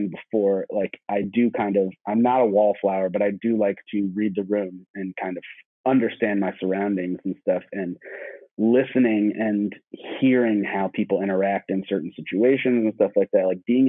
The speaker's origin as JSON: {"language": "English", "region": "Florida", "country": "United States", "said": "I have some close friends in common with the … guys because we're all from Florida."}